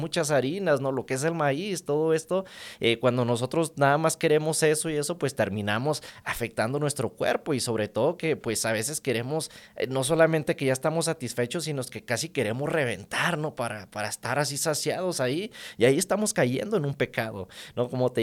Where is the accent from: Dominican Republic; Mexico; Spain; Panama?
Mexico; Aquí mi hermano que está conmigo es de Perú, yo soy mexicano.